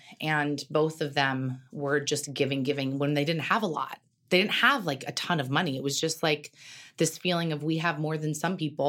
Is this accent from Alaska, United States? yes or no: no; Carmel, California, United States; I grew up in Carmel. I was the only Mexican that I knew. Like I'm half Mexican and everyone there is white.